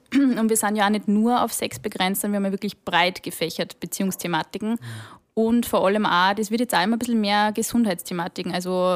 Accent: Upper Austria, Austria; Ja. Ich bin aus Oberösterreich.

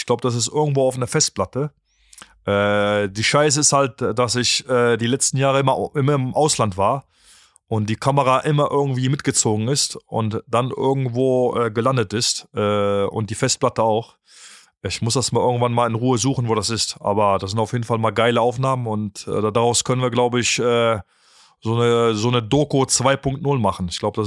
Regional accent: Germany; also born or lived in Poland; Ich bin in Deutschland groß geworden, ist vielleicht zu viel gesagt. Ich bin ja in Polen, habe ich die ersten Schritte gemacht

